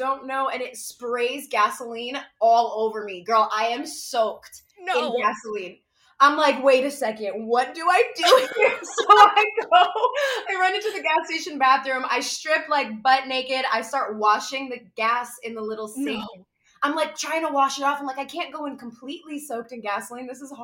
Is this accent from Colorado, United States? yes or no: no; Brooklyn, New York, United States; So I grew up in Brooklyn, New York City. So I was in that, you know, arena, the whole theater.